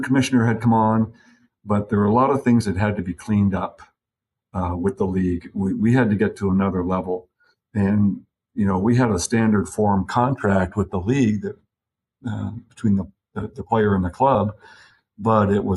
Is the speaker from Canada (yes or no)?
yes; Canada; now in United States; given that I grew up in Canada and here I am trying to understand what goes on in this country